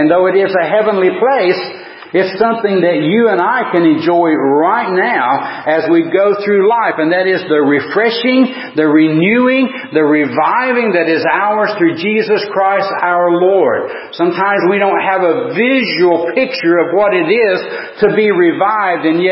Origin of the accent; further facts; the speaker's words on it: Smoky Mountains, United States; Growing up in the Smoky Mountains, that was one thing that I love to be able to do is to go.